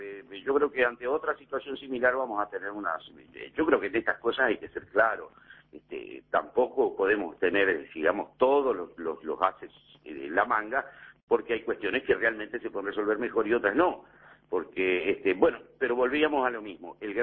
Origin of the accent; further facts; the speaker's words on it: Paysandú, Uruguay; Yo soy de Paysandú